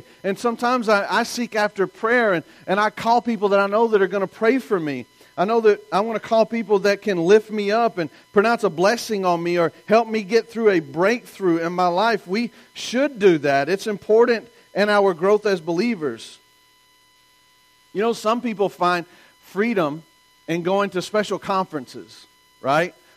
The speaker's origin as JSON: {"language": "English", "region": "the South", "country": "United States", "said": "I'm from the South. We say amen a lot."}